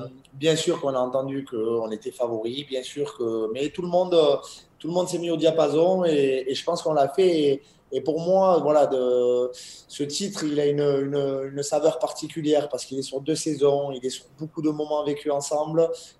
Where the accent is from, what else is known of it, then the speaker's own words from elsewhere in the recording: Bayonne, Nouvelle-Aquitaine, France; Moi, j'étais du Pays Basque, tout simplement, ma famille... j'ai grandi à Bayonne, j'aime tout le Pays Basque